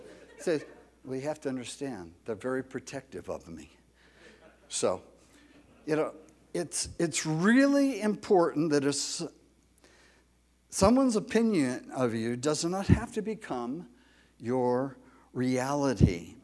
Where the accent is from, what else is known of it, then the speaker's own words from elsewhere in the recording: California, United States; And even if I were to move there as a Californian to Hawaii, therefore I'm becoming a Hawaiian.